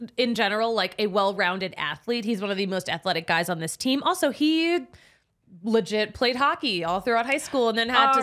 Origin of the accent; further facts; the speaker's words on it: Philadelphia, Pennsylvania, United States; Is that from the sun or is that from like growing up in Philly?